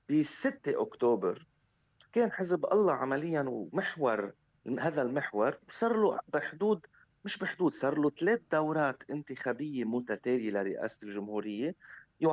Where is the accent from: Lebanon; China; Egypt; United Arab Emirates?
Lebanon; كلنا كلبنانيين